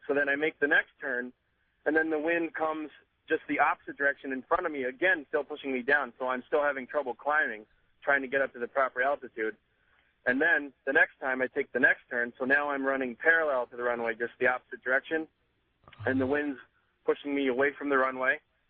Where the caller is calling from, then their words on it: Enfield, Connecticut, United States; I'm calling from Enfield, Connecticut.